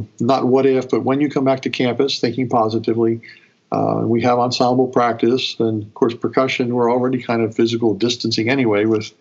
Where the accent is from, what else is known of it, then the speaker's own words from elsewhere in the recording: Bel Air, Maryland, United States; I'm an Easterner. Okay. I grew up in Baltimore, Maryland, or actually just Bel Air, Maryland, which is about 30 minutes north of Baltimore.